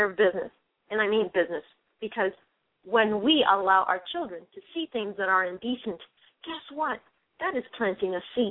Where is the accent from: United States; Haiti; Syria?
United States; New York City, New York; Gavin was raised in my hometown, New York, but in the borough of Brooklyn.